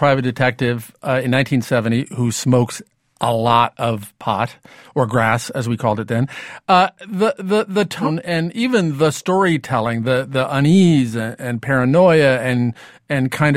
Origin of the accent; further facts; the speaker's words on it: Midwest, United States; I grew up in the Midwest, and I'd heard about this guy in Cleveland when I was a little kid